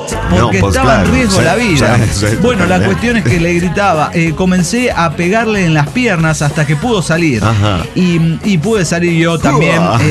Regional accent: Santa Fe, Argentina; como buenos argentinos santafesinos que somos, una parrilla

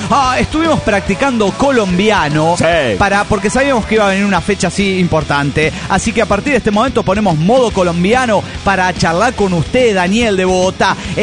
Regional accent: Puebla, Mexico; de Puebla, México.

